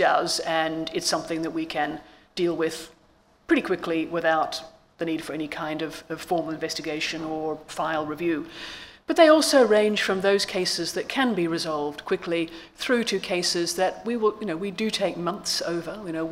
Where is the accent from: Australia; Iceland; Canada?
Australia; Victoria; moved away; although I grew up in Victoria, I've been out of the country for about 30 years